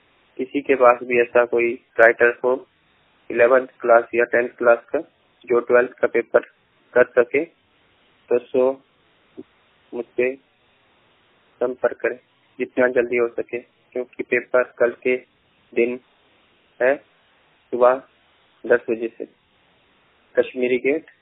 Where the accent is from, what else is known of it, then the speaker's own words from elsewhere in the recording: Himachal Pradesh, India; मैं हिमाचल प्रदेश का रहने वाला हूँ.